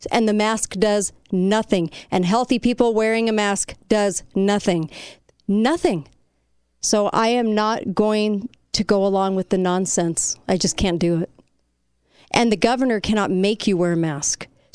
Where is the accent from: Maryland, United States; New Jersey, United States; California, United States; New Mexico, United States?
California, United States; I'm not California from whence I came. Okay, I was born in California. I grew up in California, but I did not take California with me here.